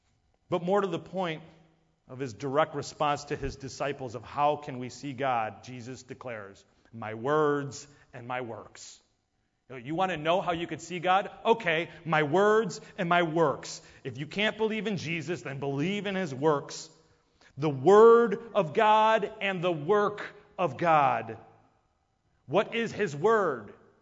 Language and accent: English; Buffalo, New York, United States; Growing up in Buffalo, I know Niagara Falls a lot.